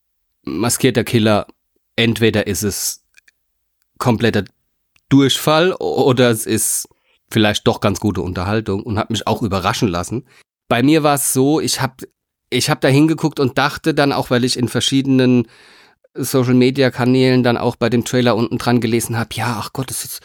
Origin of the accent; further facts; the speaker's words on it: Rhineland-Palatinate, Germany; ich bin Pfälzer, das sagt schon alles.